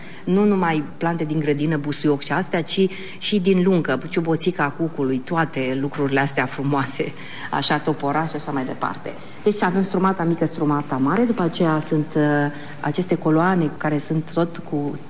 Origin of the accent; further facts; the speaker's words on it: Liteni, Suceava County, Romania; born there; este vorba de satul meu în care m-am născut, se numește Liteni, comuna Moara, la 10 km de Suceava. Este un sătuc foarte mic.